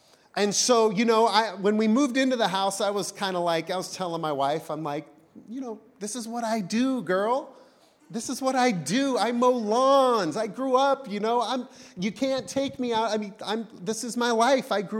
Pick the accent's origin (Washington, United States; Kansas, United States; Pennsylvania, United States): Washington, United States; Enumclaw; I grew up in Enumclaw on 16 acres. I loved mowing the lawn, or at least I have fond memories of what it was like to mow the lawn.